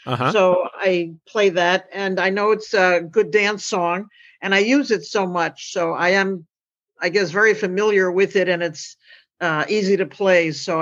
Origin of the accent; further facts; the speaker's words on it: New York, United States; I'm from New York.